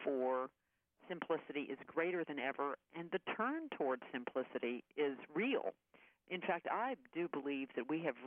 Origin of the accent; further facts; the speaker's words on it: United States; as an American, I'm very much influenced by American values, American popular culture.